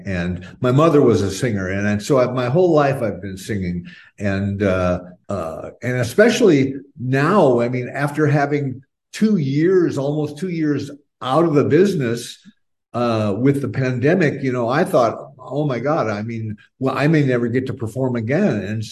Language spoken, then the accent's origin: English; Phoenix, Arizona, United States; I grew up in Phoenix, Arizona, as did all of us. We're all from Phoenix, Arizona.